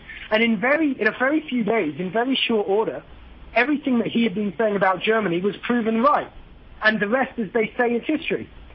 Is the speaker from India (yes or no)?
no; United Kingdom; Because as a Brit, I certainly do see Americans as, they're rather unwilling to take to the streets.